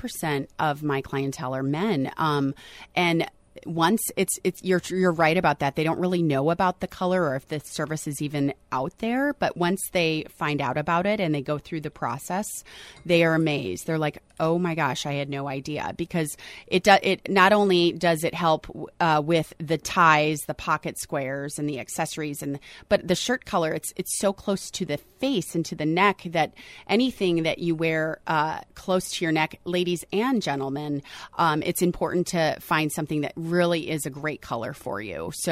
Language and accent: English; St. Louis, Missouri, United States; I'm originally from St. Louis.